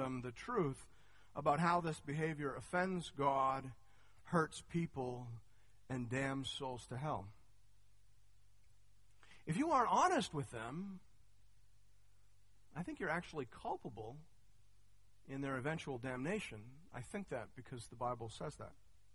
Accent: Canada; I'm a Canadian, not a first century Jewish person

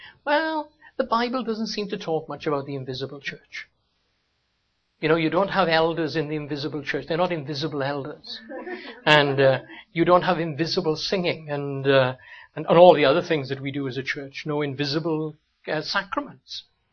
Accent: Wales, United Kingdom; now in United States; I became an American. And I could say, I was born and brought up in Wales.

